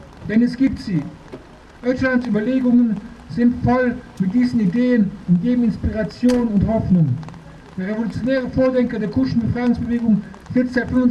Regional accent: Germany; Ich bin selber Deutscher

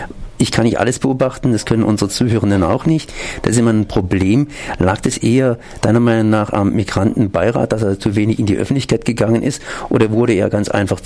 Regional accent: Germany; Ich bin Deutscher.

